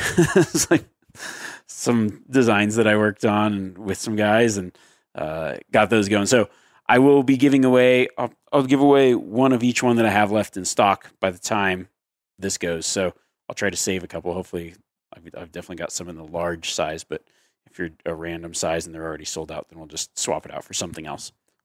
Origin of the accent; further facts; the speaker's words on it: Reno, Nevada, United States; It'll be in my hometown of Reno, Nevada for the Pope and Young Convention.